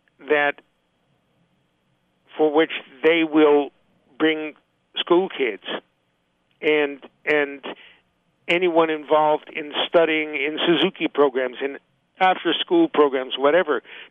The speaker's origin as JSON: {"language": "English", "region": "Connecticut", "country": "United States", "tie": "born or raised there", "said": "I remember growing up in Connecticut"}